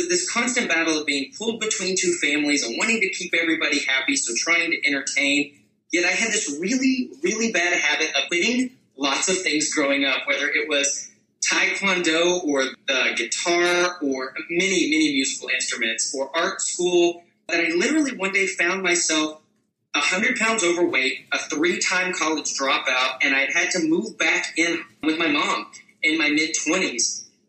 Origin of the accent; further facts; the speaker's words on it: Texas, United States; I always talk about this as, you know, growing up in West Texas, I was a kid that I did enjoy performing and entertaining people.